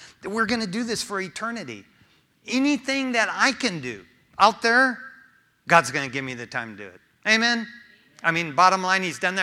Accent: East Detroit, Michigan, United States; I grew up in East Detroit, Michigan, the Motor City capital of the world.

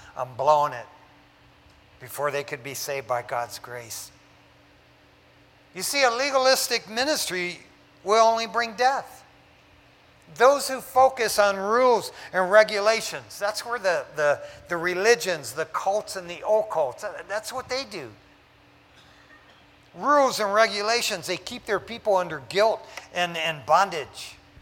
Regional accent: Detroit, Michigan, United States; If my friends growing up in East Detroit, Michigan, if they knew me now, there's no way. They'd say

